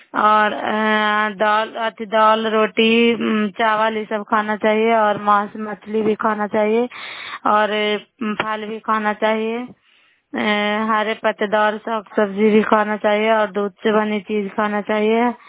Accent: Bihar, India; नालंदा जिला कराय ब्लॉक के निवासी हूँ

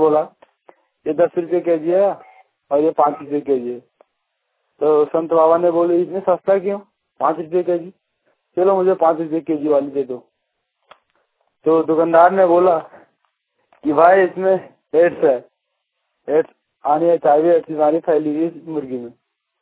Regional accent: Jainagar, Jharkhand, India; मैं जयनगर कोडरमा से हूँ

